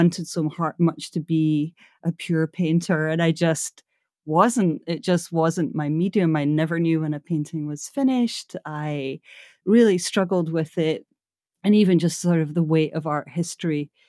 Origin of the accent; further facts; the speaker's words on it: Glasgow, Scotland, United Kingdom; So I'm from Glasgow, Scotland, and grew up there in the 70s